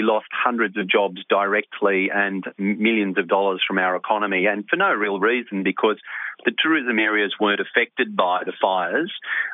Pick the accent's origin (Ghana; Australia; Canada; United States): Australia; New South Wales; They're not likely to say Sydney or New South Wales. I say to you, I come from the Blue Mountains.